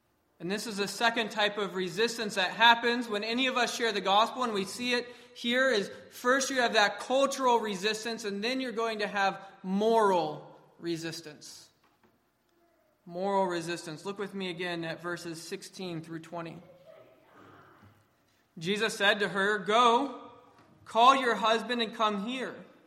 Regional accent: California, United States; I'm from Southern California, not by the ocean where it's nice and cool, but inland by the desert where it's hot. And actually the terrain in the area I grew up in is pretty similar to that historically of the land of Israel.

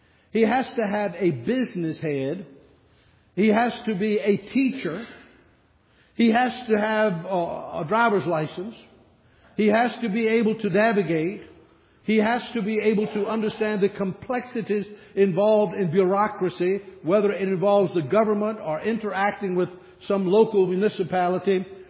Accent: the South, United States; Now, I'm from the South, as some of you might guess.

